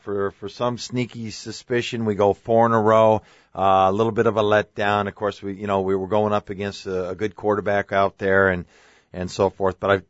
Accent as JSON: {"language": "English", "town": "Seattle", "region": "Washington", "country": "United States", "tie": "born or raised there", "said": "Well, Seattle, that's my hometown. That wouldn't be a bad trip to take out there to see my mom and dad"}